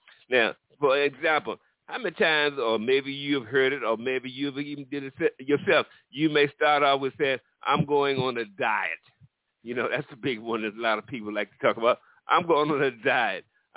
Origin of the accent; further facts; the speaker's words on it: East Coast, United States; I grew up on the East Coast near the Chesapeake Bay, and I loved crabs, and I must admit that.